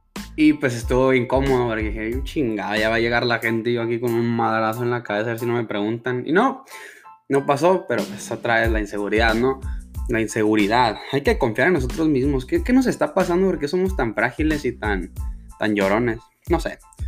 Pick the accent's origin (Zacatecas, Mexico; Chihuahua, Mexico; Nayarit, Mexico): Chihuahua, Mexico; Ciudad Juárez; en la frontera, en Ciudad Juárez del Paso, que es de donde soy yo.